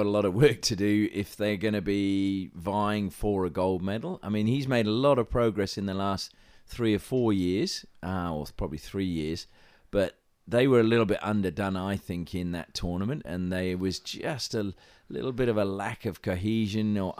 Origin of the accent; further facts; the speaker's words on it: United Kingdom; I mean, I know I grew up in Great Britain